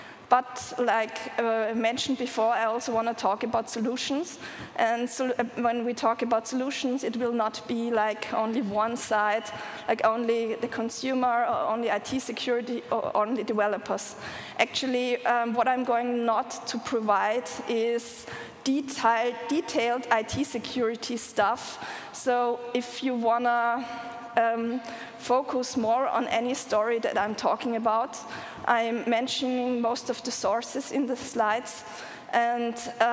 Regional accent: Vienna, Austria; I'm from Vienna.

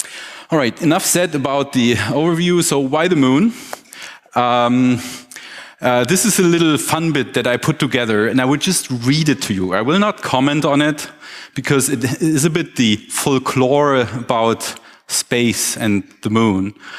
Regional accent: Kassel, Hesse, Germany; I just visited my hometown of Kassel in Hessen, a little bit south of here

